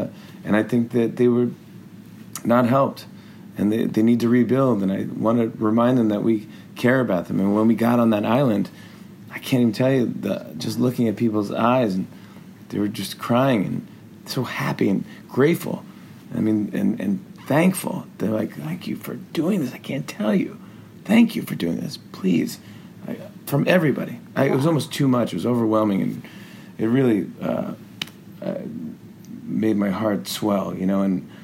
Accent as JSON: {"language": "English", "region": "New York", "country": "United States", "said": "I'm from New York. I don't do those things."}